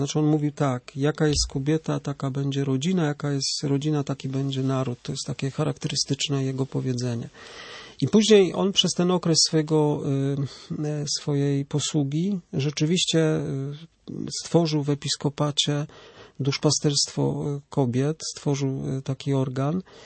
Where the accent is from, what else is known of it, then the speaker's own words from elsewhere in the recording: Łódź, Łódź Voivodeship, Poland; I pochodzę z Łodzi.